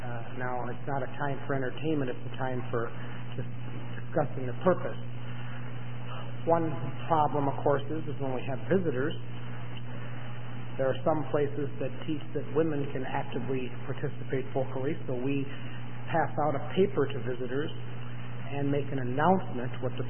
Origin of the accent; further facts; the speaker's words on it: St. Paul, Minnesota, United States; I'm from St. Paul.